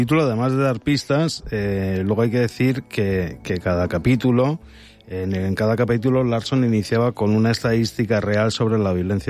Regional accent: Spain; Pasional somos nosotros los españoles.

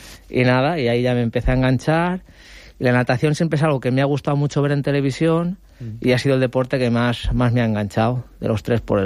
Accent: Polop, Valencian Community, Spain; Nadar solo iba a la piscina del pueblo en verano.

